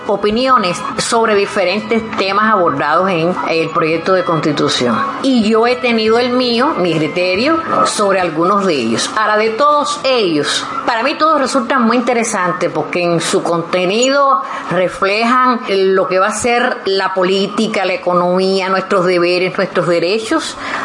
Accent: Cuba; Pero en mi país, mi Cuba, este que yo he visto, este terruño

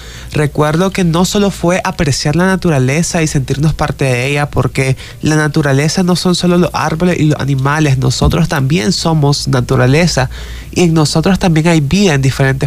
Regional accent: Nicaragua; a tomar acciones para mejorar nuestra realidad como nicaragüense.

